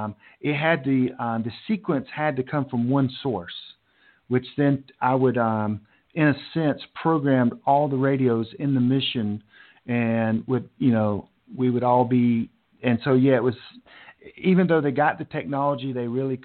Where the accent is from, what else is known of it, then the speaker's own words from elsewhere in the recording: Charlotte, North Carolina, United States; Just this week, President Trump was in my hometown, Charlotte